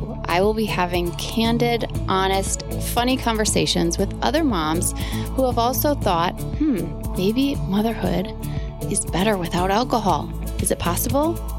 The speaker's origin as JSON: {"language": "English", "town": "Baraboo", "region": "Wisconsin", "country": "United States", "tie": "born or raised there", "said": "growing up in Baraboo, where we are both from"}